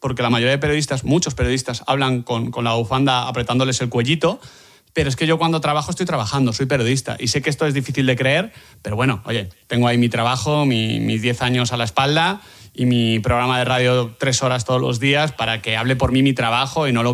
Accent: Madrid, Community of Madrid, Spain; born there; Yo en Madrid, en Moratalaz.

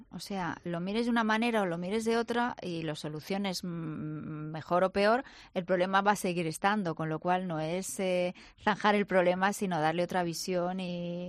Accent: Spain; Muy, como somos nosotros, los españoles.

